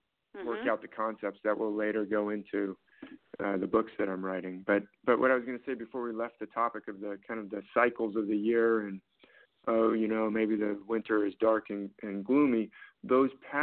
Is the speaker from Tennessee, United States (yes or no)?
no; California, United States; I'm in California. I grew up in California